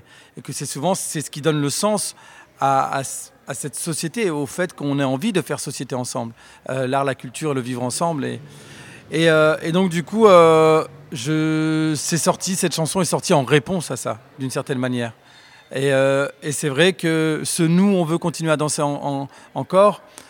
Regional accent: Roubaix, Hauts-de-France, France; moved away as an adult; now in Bergerac, France; Un ch'ti, aujourd'hui expatrié en Dordogne, en Périgord, au pays de Cyrano. J'habite Bergerac, mais je suis né, j'ai grandi à Roubaix, voilà, ville ouvrière, prolétaire, dans la métropole lilloise, et j'y suis resté pendant 35 ans.

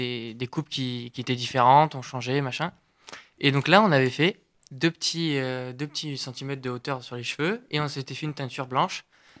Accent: Carpentras, Provence-Alpes-Côte d'Azur, France; Alors, on est tous les deux carpentraciens, on vient de Carpentras.

